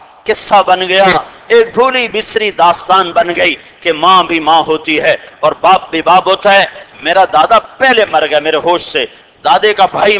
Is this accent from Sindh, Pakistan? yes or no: no; Tulamba, Punjab, Pakistan; میں نے کہا میرا گاؤں ادھر ہے, مجھے پتا ہے میں ادھر گیا ہوں, وہ میرا جمع جایا تلمبا.